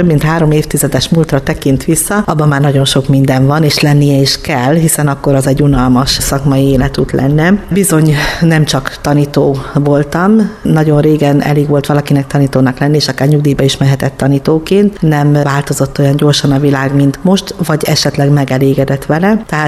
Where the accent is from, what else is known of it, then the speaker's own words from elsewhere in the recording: Kisgyarmat, Szabolcs-Szatmár-Bereg, Hungary; also born or lived in Fehérgyarmat; Én Fehérgyarmaton születtem, tőzsgyökeres fehérgyarmatiak a szüleim is. Kisgyarmatban nőttem fel rokonok és ismerősök között.